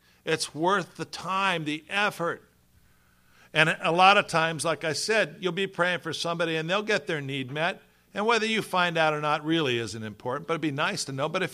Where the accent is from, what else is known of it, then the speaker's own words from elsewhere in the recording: Youngstown, Ohio, United States; Where I grew up in Youngstown, Ohio, that's how they did the same thing.